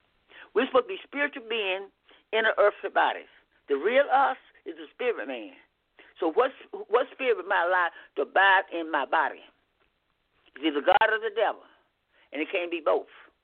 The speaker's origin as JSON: {"language": "English", "region": "the South", "country": "United States", "said": "And sometimes I know I'm from the South"}